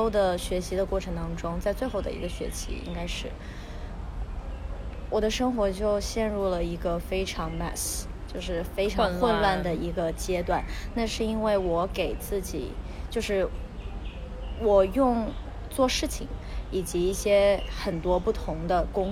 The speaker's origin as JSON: {"language": "Chinese", "region": "Hunan", "country": "China", "accent": "Hunan", "said": "对，我是湖南人我有这个湖南的口音，其实我平时湖南口音挺重的"}